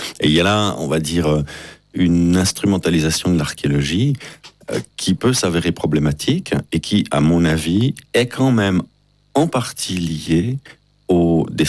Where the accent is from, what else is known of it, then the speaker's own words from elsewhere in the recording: Switzerland; Et là, en tant que Suisse, on doit avoir un petit peu des sueurs froides